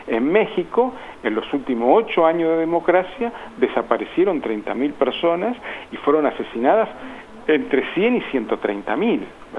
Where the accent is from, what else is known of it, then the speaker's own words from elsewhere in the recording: Uruguay; nosotros, como orientales, uruguayos, somos corresponsables de este desastre que hemos llevado a Haití